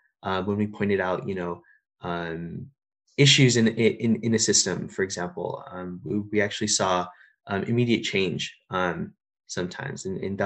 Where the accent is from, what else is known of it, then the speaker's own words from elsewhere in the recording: India; moved away; I'm an Indian Muslim immigrant, you know, and there are many narratives I feel that are missing.